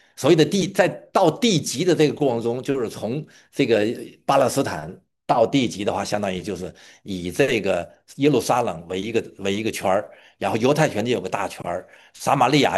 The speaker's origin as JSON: {"language": "Chinese", "region": "Tianjin", "country": "China", "said": "我在天津哈、啊，我是天津人"}